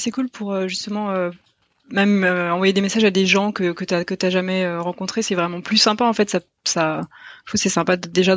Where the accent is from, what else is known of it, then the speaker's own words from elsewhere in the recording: Pays de la Loire, France; Donc je viens de Bretagne, de Loire-Atlantique plus précisément.